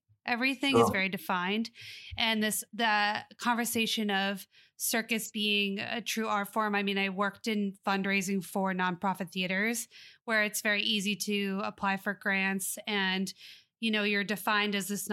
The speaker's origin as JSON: {"language": "English", "country": "United States", "said": "because I'm an American. I grew up going to circus"}